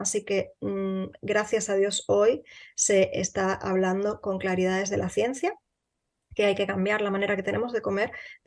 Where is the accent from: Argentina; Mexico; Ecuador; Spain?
Spain; que yo soy de España, vivo en Canarias